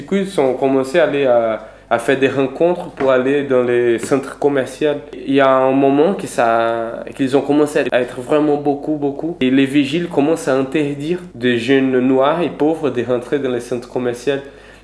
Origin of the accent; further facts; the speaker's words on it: Recife, Pernambuco, Brazil; On a une lutte chez moi, à Recife